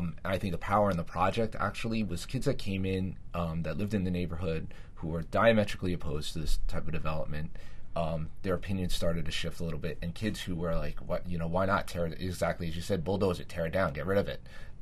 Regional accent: Brooklyn, New York, United States; I'm originally from Brooklyn, not from that neighborhood.

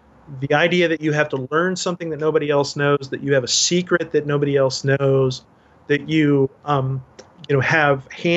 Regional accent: Dallas, Texas, United States; Robert Tilton, the minister from my hometown in Dallas

